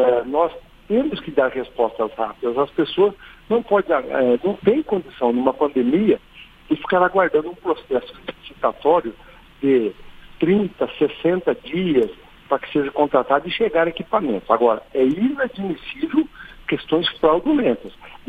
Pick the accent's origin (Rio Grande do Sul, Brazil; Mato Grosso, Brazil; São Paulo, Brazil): Mato Grosso, Brazil; em especial aos ouvintes lá do meu estado de Mato Grosso